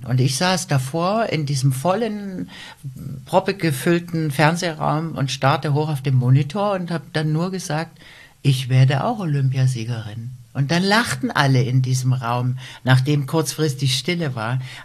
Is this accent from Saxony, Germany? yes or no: yes; Großschönau, Saxony, Germany; ich komme zurück nach Großschönau in meinen Heimatort